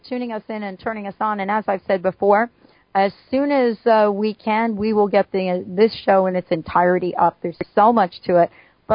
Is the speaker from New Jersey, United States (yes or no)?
no; Bronx, New York, United States; You know, I'm a kid from the Bronx.